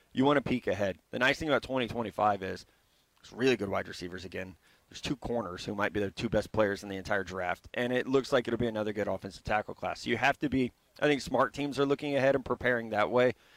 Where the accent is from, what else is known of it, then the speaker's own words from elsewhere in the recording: Missouri, United States; I'm from Missouri.